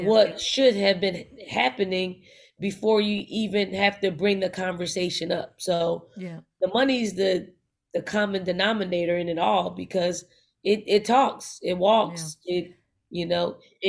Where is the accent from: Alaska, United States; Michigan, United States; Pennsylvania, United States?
Pennsylvania, United States; Philadelphia; I'm from North Philly. Like, that's my foundation. I grew up in a household, being the youngest of five.